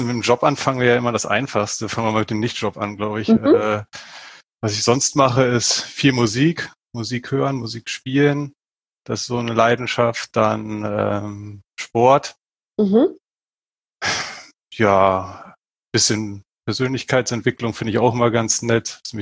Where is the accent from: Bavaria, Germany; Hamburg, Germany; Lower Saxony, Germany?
Lower Saxony, Germany; born there; now in Buchholz in der Nordheide, Germany; Ich bin 36 und aktuell wohne ich in Buchholz in der Nordheide. Und ja, gebürtig eher unteres südöstliches Niedersachsen, in einem kleinen Örtchen.